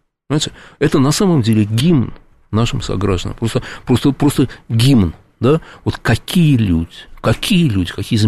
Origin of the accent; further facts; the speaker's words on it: Russia; я нигде не сталкивался с плохим отношением к себе от того, что я из России.